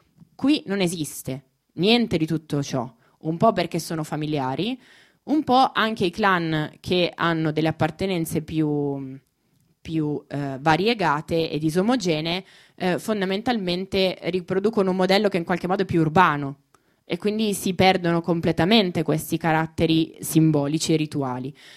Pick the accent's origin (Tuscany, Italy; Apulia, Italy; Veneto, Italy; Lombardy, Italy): Lombardy, Italy; Milan; Io sono di Milano, sono milanese di nascita, ho sempre vissuto a Milano, quindi per me studiare Roma è stata una grande sfida